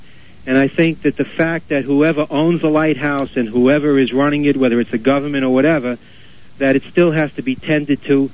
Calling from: Staten Island, New York, United States; Good morning, Clayton. I'm calling from Staten Island.

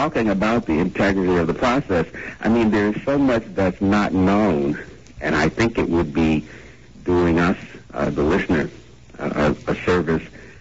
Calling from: Brooklyn, New York, United States; I'm calling from the Republic of Brooklyn.

